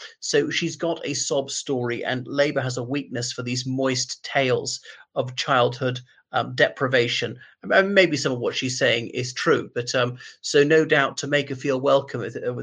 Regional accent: Ireland; from Ireland.

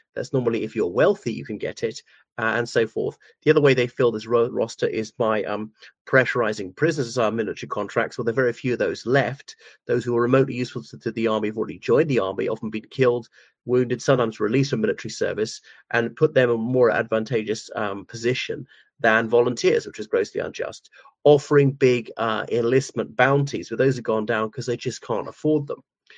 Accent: Ireland; from Ireland.

